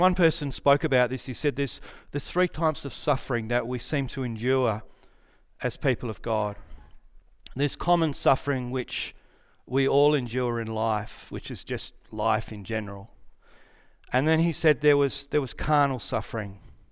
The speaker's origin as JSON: {"language": "English", "region": "Western Australia", "country": "Australia", "tie": "born or raised there", "said": "So I grew up in the Great Southern, and I worked at a dealership, machinery and automotive dealership."}